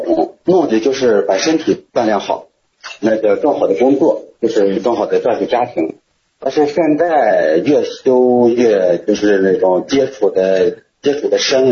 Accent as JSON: {"language": "Chinese", "region": "Inner Mongolia", "country": "China", "said": "我来自内蒙古双兰"}